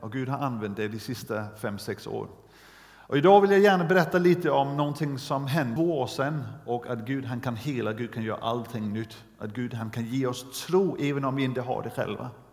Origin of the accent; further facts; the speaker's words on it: Denmark; Swedish is a second language; now in Sweden; och är från Danmark, så om ni tycker min dialekt är konstig så är det därför.